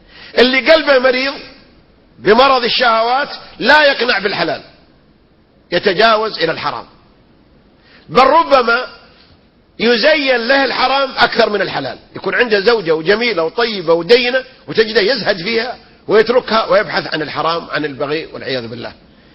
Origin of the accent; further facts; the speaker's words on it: Saudi Arabia; عندنا في السعودية